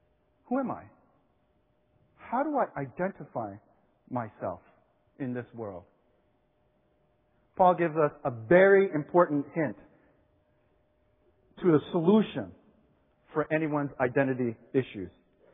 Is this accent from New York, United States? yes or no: yes; New York City, New York, United States; born there; I mean, I moved 8 times growing up. I was born in New York City, but I don't think of myself as a New Yorker.